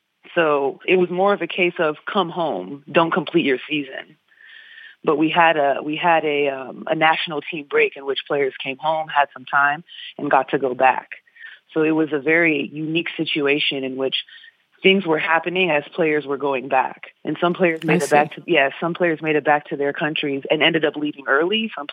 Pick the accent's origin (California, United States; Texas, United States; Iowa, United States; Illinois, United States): Texas, United States; Houston; We're both from Houston, so there's definitely a shared upbringing between the two of us.